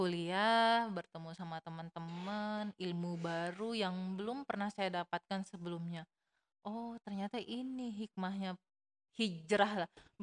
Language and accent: Indonesian; Lombok, West Nusa Tenggara, Indonesia; moved away; dulu saya itu kan dari Lombok ya guys, ya blasteran gitu.